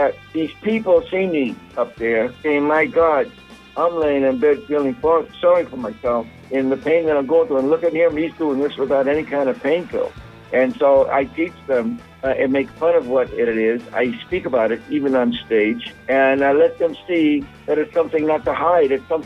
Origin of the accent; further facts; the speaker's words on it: Boston, Massachusetts, United States; I'm from Boston, so forgive me.